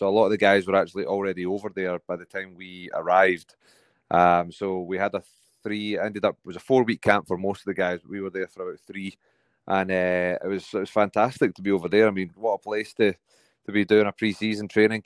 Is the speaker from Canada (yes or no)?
no; Scotland, United Kingdom; now in Los Angeles, United States; I'm from Scotland and played most of my career at the Glasgow Warriors. I'm now playing at the LA Giltinis, and 27 years old